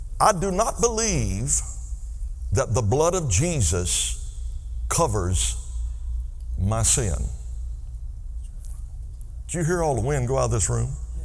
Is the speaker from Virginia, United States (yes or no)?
no; Louisiana, United States; I grew up in Louisiana. That says a whole lot right there.